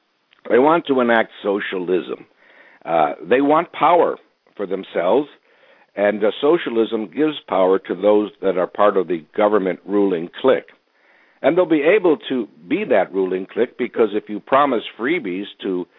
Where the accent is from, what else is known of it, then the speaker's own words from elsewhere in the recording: Ohio, United States; You know, Tim, when I was a kid in Ohio, I grew up in Ohio, there is an expression